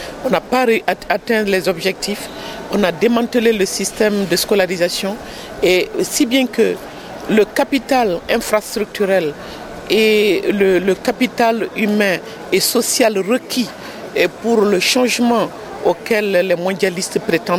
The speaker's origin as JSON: {"language": "French", "country": "Mali", "said": "je suis du Mali."}